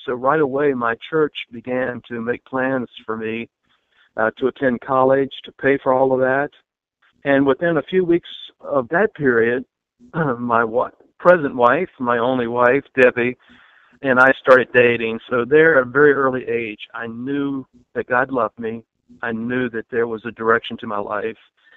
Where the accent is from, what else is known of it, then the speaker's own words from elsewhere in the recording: Roanoke, Virginia, United States; I grew up in Virginia, in a town of about 100,000 people or so, Roanoke, Virginia, not very far from Blacksburg.